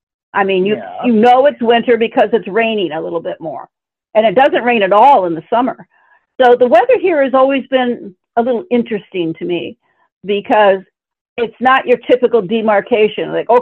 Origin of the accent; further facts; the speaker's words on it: Michigan, United States; I grew up in Michigan, and it has 100% humidity potential every year.